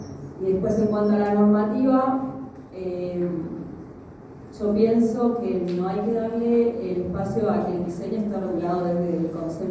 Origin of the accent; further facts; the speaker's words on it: Uruguay; Nosotros como uruguayos tenemos la calidad igual de apropiarnos de un espacio de aeropuerto